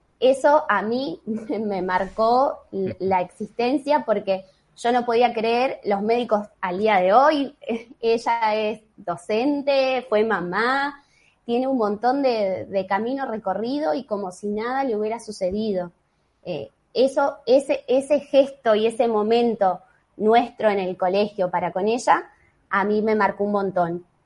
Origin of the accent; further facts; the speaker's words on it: San Nicolás de los Arroyos, Buenos Aires Province, Argentina; nací acá en San Nicolás, En mi familia también es de acá, de la ciudad. Mis abuelos vinieron de Entre Ríos, mis abuelos paternos